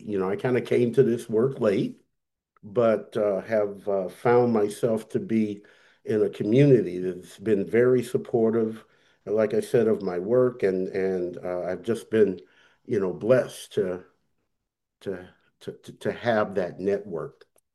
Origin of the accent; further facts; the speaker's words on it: St. Louis, Missouri, United States; So I grew up in St. Louis, Missouri. Grew up on the north side of St. Louis, which if anybody has ever been there, know that's the black folk side of the city.